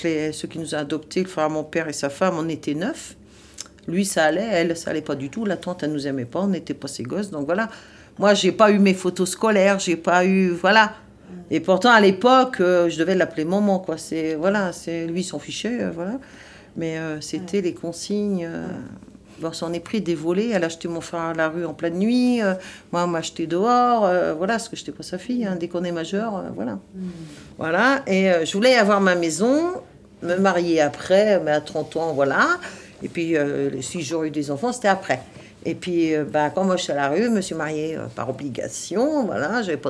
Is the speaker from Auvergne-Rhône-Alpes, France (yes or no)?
no; Bordeaux, Nouvelle-Aquitaine, France; Je suis née à Bordeaux, je suis une Bordelaise.